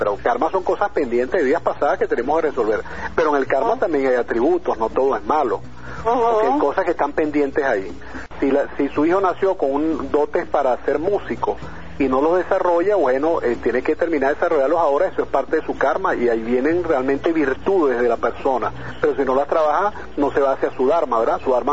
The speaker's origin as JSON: {"language": "Spanish", "country": "Venezuela", "said": "que somos venezolanos y tenemos derecho"}